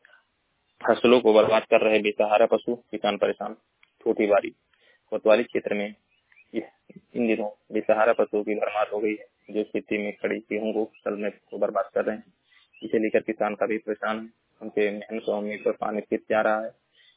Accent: Maharajganj, Uttar Pradesh, India; मजीरा महाराजगंज का निवासी हूँ।

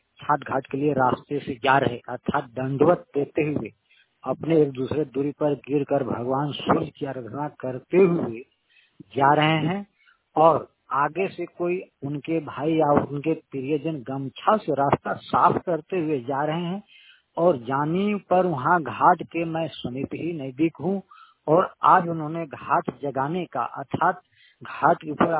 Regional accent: Jharkhand, India; मैं झारखंड के पलामू डिस्ट्रिक्ट से हूँ।

